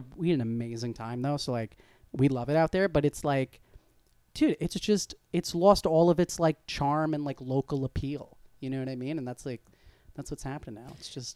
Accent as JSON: {"language": "English", "town": "Long Island", "region": "New York", "country": "United States", "said": "No, I'm from Long Island originally."}